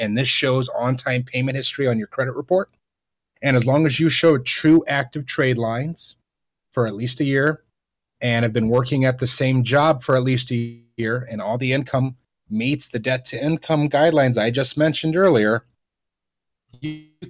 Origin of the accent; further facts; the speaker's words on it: Indiana, United States; But in my home state of Indiana, you can buy a house for $50,000, a single-bedroom little shack, and it's yours.